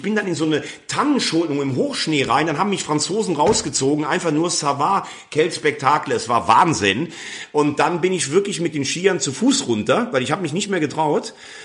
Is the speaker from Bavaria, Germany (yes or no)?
no; Bell, Rhineland-Palatinate, Germany; mein Heimatort Bell in der Eifel bei Mayen, dort bin ich geboren